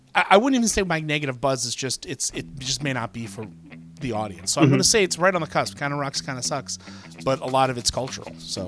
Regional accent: United States; I'm not British, and I don't understand the British political structure as much as the American political structure.

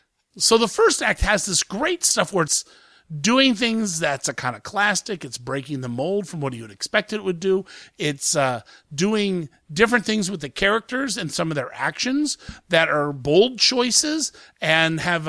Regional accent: Ohio, United States; There have been a couple of them that have happened in Ohio. I'm from Ohio.

